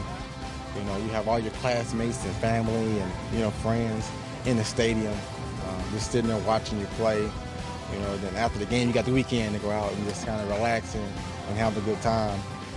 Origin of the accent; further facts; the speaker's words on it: Texas, United States; Being from Texas and how big